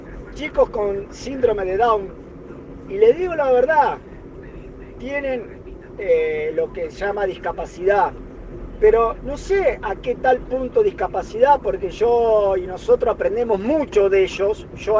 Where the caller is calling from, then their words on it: Santa Fe, Argentina; Nosotros acá en Santa Fe